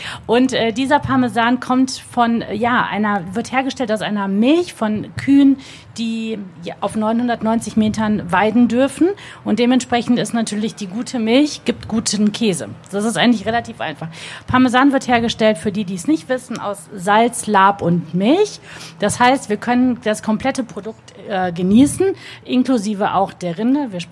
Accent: Italy; now in Düsseldorf, Germany; meine Idee war immer, meine Heimat so authentisch wie möglich euch nach Düsseldorf zu holen.

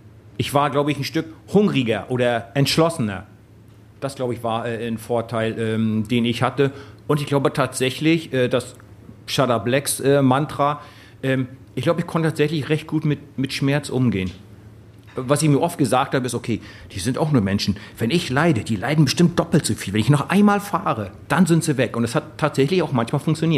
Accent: East Germany, Germany; keine Frage über den alten Osten, wo ich groß geworden bin.

